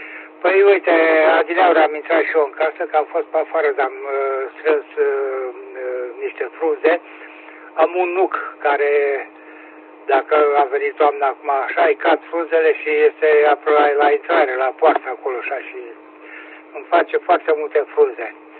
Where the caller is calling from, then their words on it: Ploiești, Prahova, Romania; în condiții foarte bune te recepționez și eu la Ploiești